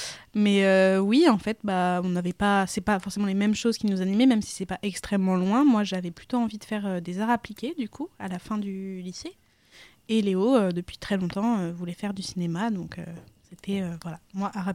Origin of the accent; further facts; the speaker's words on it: Paris, Île-de-France, France; born there; Je mens pas mal, parce qu'en fait, je suis née à Paris, quand même.